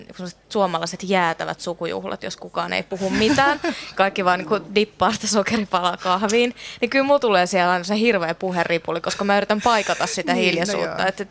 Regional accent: Helsinki, Uusimaa, Finland; olen itse Itä-Helsingistä kotoisin

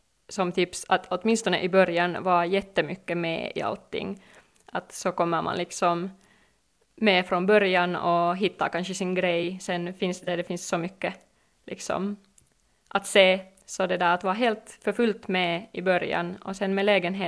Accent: Espoo, Uusimaa, Finland; jag är själv från Esbo

